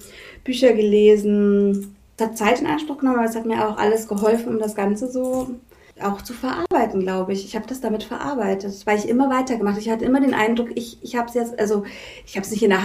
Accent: Bavaria, Germany; Ich komme ja ursprünglich aus Bayern.

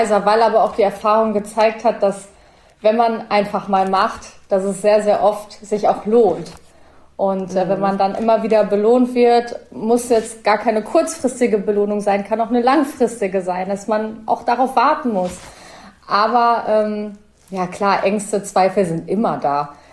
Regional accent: Bocholt, North Rhine-Westphalia, Germany; now in Berlin, Germany; ich mag Berlin und ich glaube, ab 10 Jahren darf man sich auch Berlinerin nennen, aber will ich gar nicht, weil ich bin Bocholterin und sehr, sehr stolz darauf, in dieser wunderschönen Stadt groß geworden zu sein.

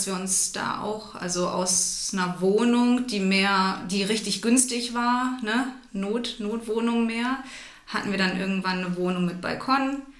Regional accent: Germany; born there; ich bin in Deutschland geboren, also mehr in so einem Dörfchen mit einer Schwester.

